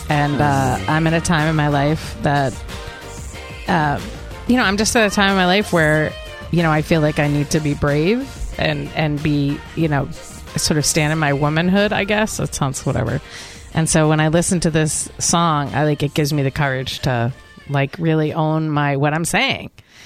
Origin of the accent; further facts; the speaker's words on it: Boston, Massachusetts, United States; You know, I'm a tough cookie. I'm from Boston, so I'm tough.